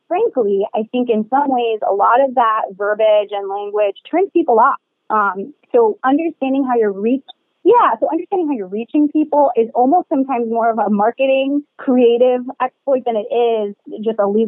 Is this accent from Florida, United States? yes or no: yes; Miami, Florida, United States; I'm from Miami. And in a lot of offices and companies in Miami, there's a coffee station because we're huge, you know, cafecito drinkers.